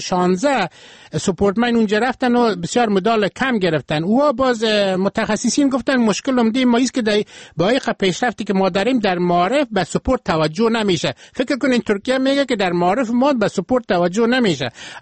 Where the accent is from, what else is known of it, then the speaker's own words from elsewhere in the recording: Afghanistan; مال ما از افغانستان استم